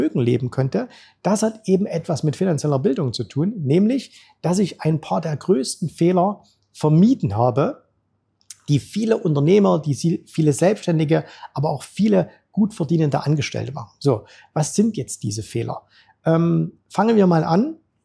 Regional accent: East Germany, Germany; Du weißt, ich bin in der DDR aufgewachsen.

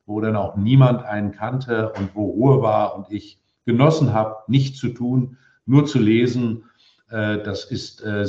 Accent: Mecklenburg-Vorpommern, Germany; sowohl bei mir in meiner Heimat in Mecklenburg-Vorpommern, aber ich bin halt sehr, sehr viel in Berlin.

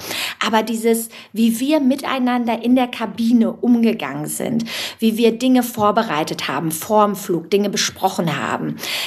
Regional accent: Bremen, Germany; ich komme ja aus Bremen oder in der Nähe von Bremen und ich habe damals mein Abitur in Bremen gemacht.

